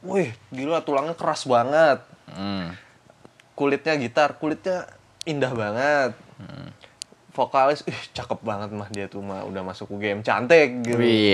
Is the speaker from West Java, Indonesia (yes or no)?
no; Samarinda, East Kalimantan, Indonesia; now in Yogyakarta, Indonesia; Dari tahun pertama, dari masih gak ngerti bahasa Jawa. Kan saya orang Samarinda ya.